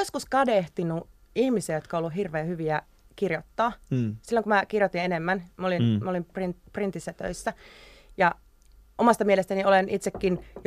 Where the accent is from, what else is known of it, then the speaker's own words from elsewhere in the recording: Oulu, North Ostrobothnia, Finland; born there; No, synnyin Oulussa.